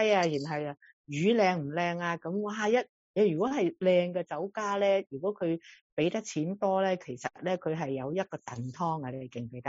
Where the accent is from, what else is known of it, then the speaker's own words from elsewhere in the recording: China; 咁就我哋中国人咧就即系最中意就系食